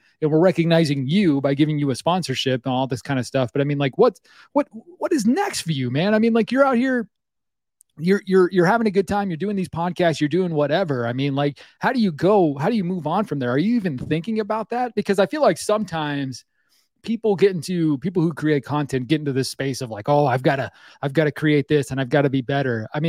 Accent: Wisconsin, United States; like I grew up in Wisconsin, of course, those are my teams.

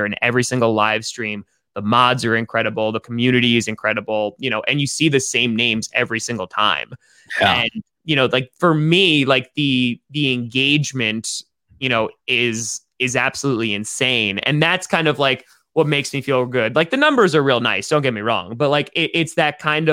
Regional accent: New York, United States; now in Wisconsin, United States; like I'm a guy from New York. I don't live in Wisconsin.

